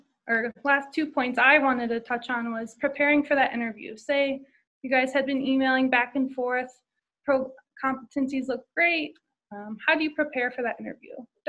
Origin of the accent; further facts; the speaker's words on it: Illinois, United States; also born or lived in Champaign; I'm from Champaign, Illinois, but grew up in the Chicago suburbs.